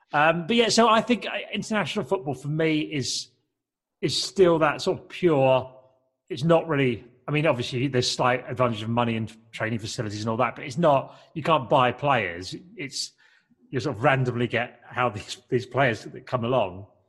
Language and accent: English; South East England, United Kingdom; I grew up in Kent in the 1980s